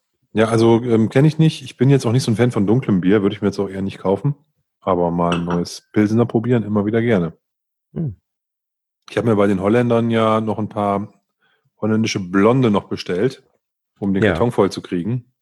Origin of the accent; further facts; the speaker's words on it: Northern Germany, Germany; ich bin ja im Norden groß geworden und da trinkt man halt Pilz.